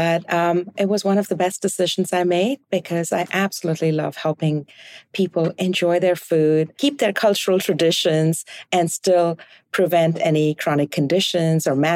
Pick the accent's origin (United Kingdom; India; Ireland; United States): India; moved away; Well, my journey started in India. I was born and raised in India in a culture where food is celebrated, food is joyous, it's savored.